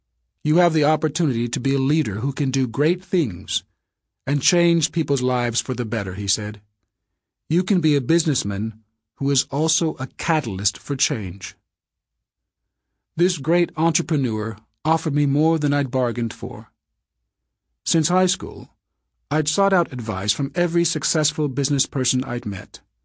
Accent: Lansing, Michigan, United States; My father and other entrepreneurs in my hometown, Lansing, Michigan, were my first business role models and mentors.

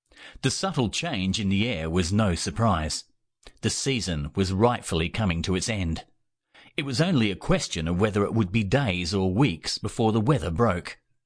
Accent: Australia; I'm an Australian author

